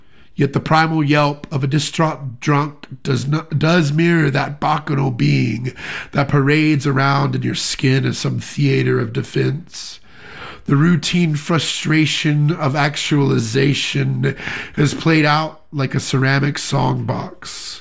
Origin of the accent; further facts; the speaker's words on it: Alabama, United States; I'm from Alabama, so that one's kind of like a shout out to the South, and Shadow Lake is, I live by that lake.